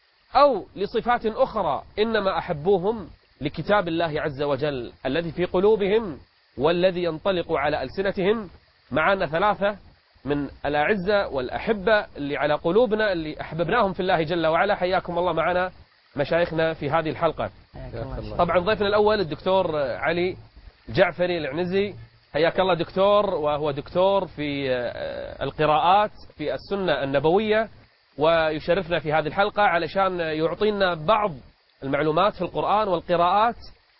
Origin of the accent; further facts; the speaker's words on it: Kuwait; نرحب وإياكم بضيوفنا قراء المساجد عندنا في الكويت